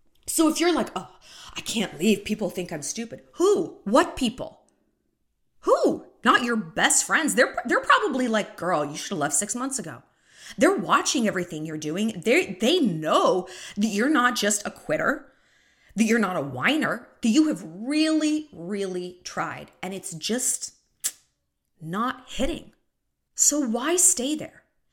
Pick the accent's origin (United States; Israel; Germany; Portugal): United States; I can speak for myself as an American.